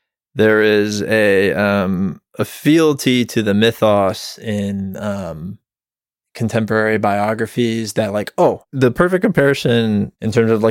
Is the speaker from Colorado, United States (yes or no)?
no; Tampa Bay, Florida, United States; I'm from the Tampa Bay area of Florida, so I know this very intimately